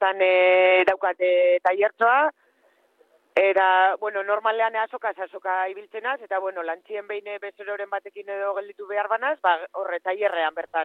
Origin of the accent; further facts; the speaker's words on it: Basque Country, Spain; holan erdizak baino gehiago, Durangaldekoak gara